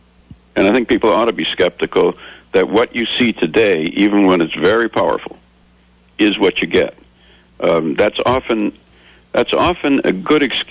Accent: Wisconsin, United States; but Wisconsin, my home state, is a very, very difficult state, but it's not without hope.

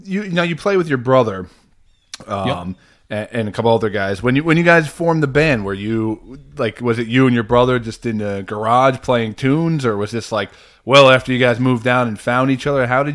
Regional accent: Iowa, United States; Now, did you just black out and hear Missouri instead of me saying I'm from Iowa, or what happened?

